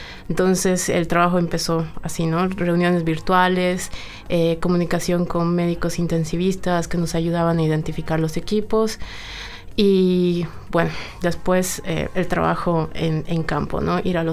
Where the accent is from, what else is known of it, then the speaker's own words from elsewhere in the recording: Bolivia; now in Uruguay; no soy de acá, soy de Bolivia y el Uruguay me ha recibido tan bien.